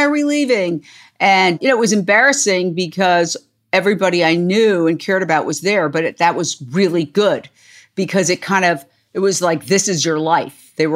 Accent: New York City, New York, United States; Well, I grew up in Midtown Manhattan, directly across from Carnegie Hall, so you can't get more Midtown than that, 57th and 7th.

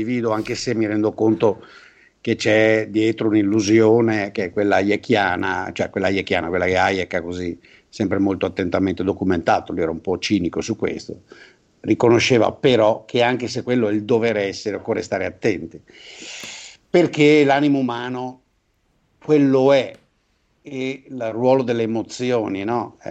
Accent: Veneto, Italy; io da buon veneto

